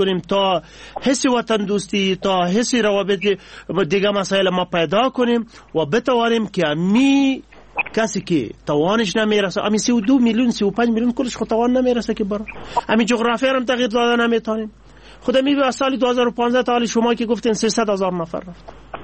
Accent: Afghanistan

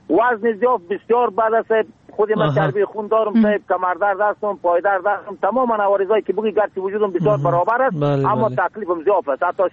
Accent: Bamyan, Afghanistan; صد از ولسوالی که احمد قریه یاجر، فعلا در قریه کاغور زندگی میکنم، ولایت ما بامیان.

